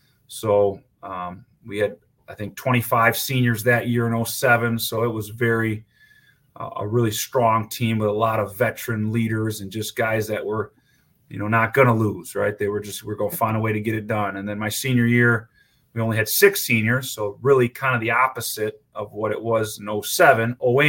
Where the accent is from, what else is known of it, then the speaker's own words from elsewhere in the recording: Wisconsin, United States; So growing up in Wisconsin, being a football guy, being aware of college, all levels